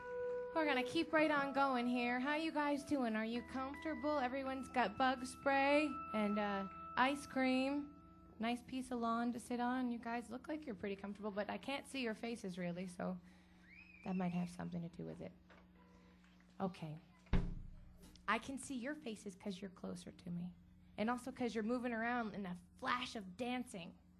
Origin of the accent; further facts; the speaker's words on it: Taunton, Massachusetts, United States; I'm from right up the road in Taunton, Massachusetts, and Silver City was named after my hometown of Taunton, Mass.